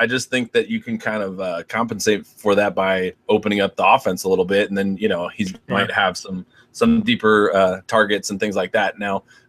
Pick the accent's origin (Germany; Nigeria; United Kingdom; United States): United States; Washington, District of Columbia; So, I'm from Washington, D.C. originally. I'm a big Redskins fan, even though sometimes I hate to admit it.